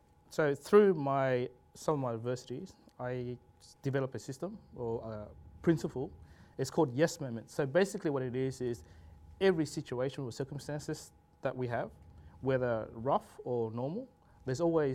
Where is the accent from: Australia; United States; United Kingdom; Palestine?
Australia; also born or lived in Vietnam; I was born in Vietnam. So at the age of 4, my parents decided to pick up and traverse the Great Open Ocean to Malaysia and then eventually to Australia. So first transition at 4. And then, you know, landed in Australia in 1989.